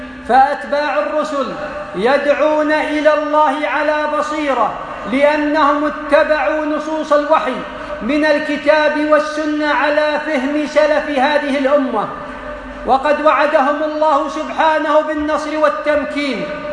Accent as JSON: {"language": "Arabic", "country": "Kuwait"}